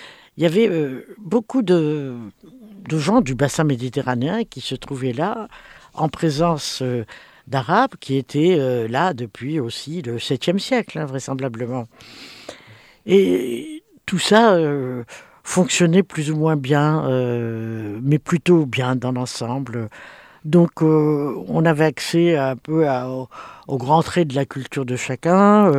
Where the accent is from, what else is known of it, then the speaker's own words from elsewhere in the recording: Tunis, Tunis Governorate, Tunisia; c'est ma ville natale, Tunis